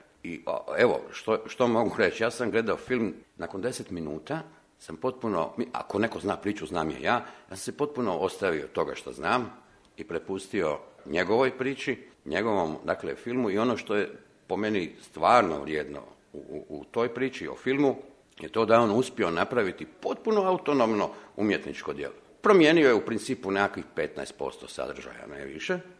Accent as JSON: {"language": "Croatian", "town": "Zagreb", "region": "City of Zagreb", "country": "Croatia", "moved": "yes", "lives_now": "Split, Croatia", "said": "ja sam Zagrepčanin koji je odlučio živjeti u Splitu i živim tamo, evo, već 26 godina."}